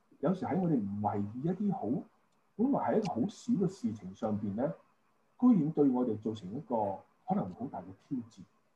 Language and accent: Cantonese; Guangdong, China; 就好似我哋廣東人講話